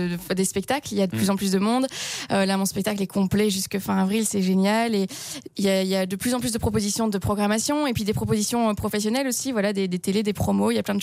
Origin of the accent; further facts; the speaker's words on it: Belgium; quand j'arrive en France et que je dis que je suis belge